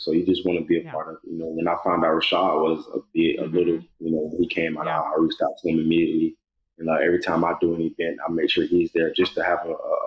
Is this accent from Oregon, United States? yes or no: no; Miami, Florida, United States; You know, I grew up in Miami, and you know, I just had a whole bunch of stuff going on around me